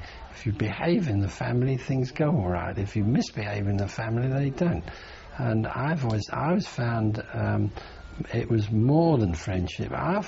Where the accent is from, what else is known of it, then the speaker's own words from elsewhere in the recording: London, United Kingdom; And so I said, yes, I come from a place called London, which is a big place in the middle of it, you see.